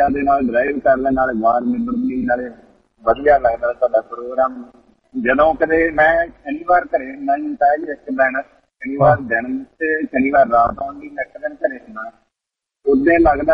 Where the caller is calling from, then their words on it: Delhi, Ontario, Canada; ਹਾਂਜੀ ਤਾਈ ਮੈਂ ਕੈਨੇਡਾ ਦੇ ਦਿੱਲੀ ਘਰ ਤੋਂ ਬੋਲਦਾ ਜੀ